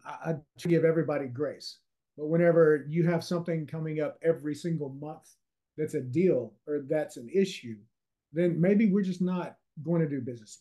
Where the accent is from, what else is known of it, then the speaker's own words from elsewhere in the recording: Louisiana, United States; accent: Louisiana; now in Florida, United States; We moved from Louisiana. If you can't, for the listeners, if you can't tell that I'm from Louisiana with the accent, I'm from Louisiana. We moved to Florida back in 2022.